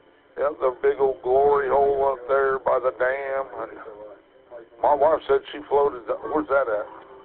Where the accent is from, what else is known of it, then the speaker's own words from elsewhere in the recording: Vacaville, California, United States; Yeah, I grew up in Vacaville.